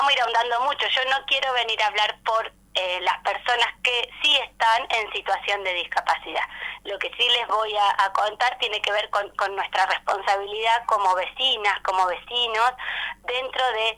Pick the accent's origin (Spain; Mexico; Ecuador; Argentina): Argentina; Córdoba; born there; now in Chos Malal, Argentina; Soy nacida en Córdoba. Mis hijos son de Chosmalal, así que si me dejan, soy de Chosmalal también.